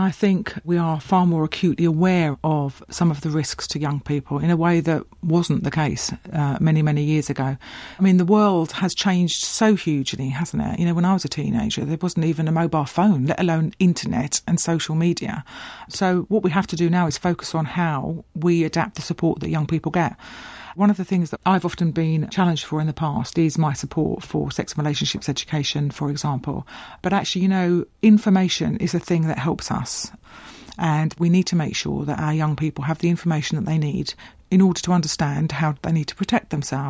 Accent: East of England, United Kingdom; It was a bit of a shock to the system, frankly, because I came from quite a nice twee little rural place in Essex.

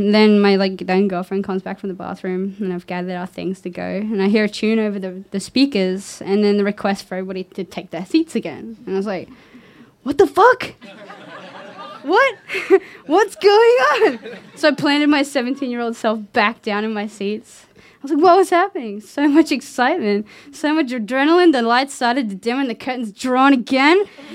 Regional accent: Queensland, Australia; I guess a lot of people, but like, I'm from Queensland, whatever.

